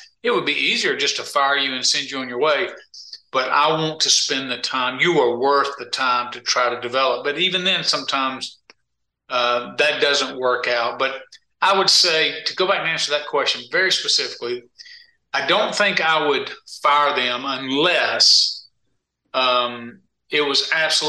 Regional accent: Greenville, United States; but I was born and raised in Greenville, so he's really sticking it to me on that one.

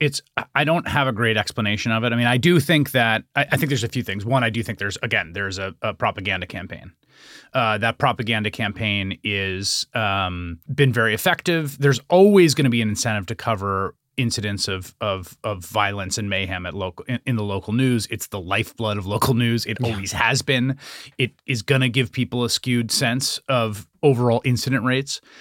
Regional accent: New York City, New York, United States; I'm a New Yorker. I commuted to school as a 12-year-old every day in the early 1990s when homicides were almost 10x what they've been.

